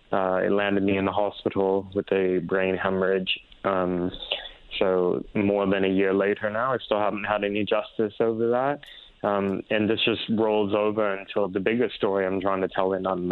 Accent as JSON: {"language": "English", "town": "Portland", "region": "Oregon", "country": "United States", "tie": "born or raised there", "said": "So in Portland last year, my hometown, they rioted for more than 120 days straight."}